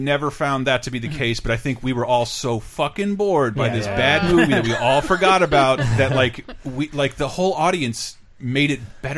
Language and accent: English; the South, United States; I grew up in the South, never really thought that to be the case, except this time.